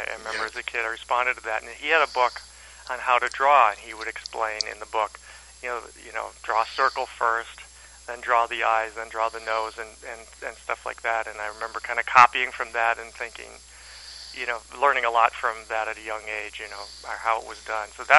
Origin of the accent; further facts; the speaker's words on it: Detroit, Michigan, United States; I was born in Detroit. I grew up in Michigan, and Detroit area.